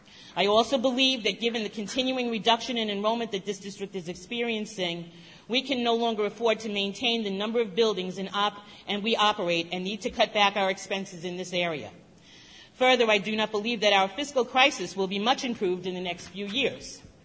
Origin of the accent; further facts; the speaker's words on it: New York, United States; am speaking to you tonight as a 38-year resident of this district who has always been proud to say I come from Sachem.